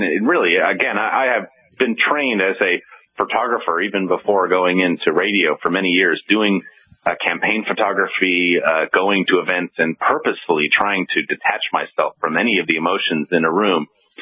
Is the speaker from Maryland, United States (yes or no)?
no; Boston, Massachusetts, United States; And just as a Bostonian, a very, very worthwhile experience.